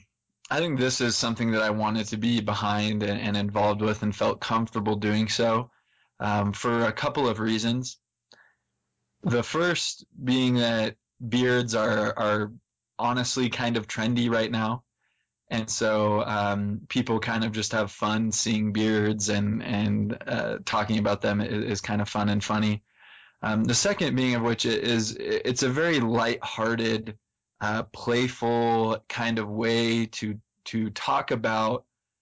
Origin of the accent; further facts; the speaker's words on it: San Ramon, California, United States; also born or lived in Geneva, Switzerland; I'm from San Ramon. It's just east of San Francisco, and I'm a junior at BYU.